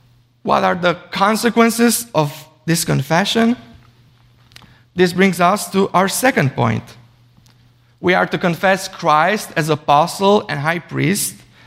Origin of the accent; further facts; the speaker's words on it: Romania; my home country, Romania, had a new king ascend to the throne.